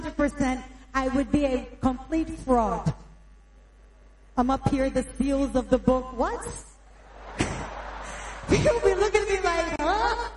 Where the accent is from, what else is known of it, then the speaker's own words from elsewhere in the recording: United States; I'm an American. Like, I didn't even know how to stand tall until I got here.